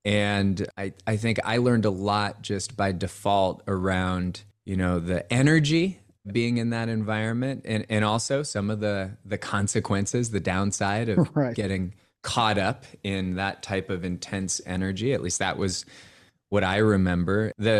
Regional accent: Cupertino, California, United States; So I was born and grew up in the Bay Area of California. Actually, Cupertino was my hometown, which, yeah, you immediately, you know, connect us to the Silicon Valley.

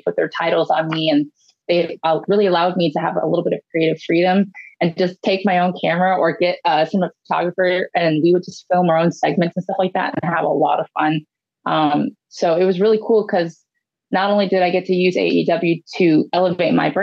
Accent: Ohio, United States; they immediately brought me back the next week to wrestle in my home state of Ohio against Britt Baker, which was really cool because my parents were in the audience.

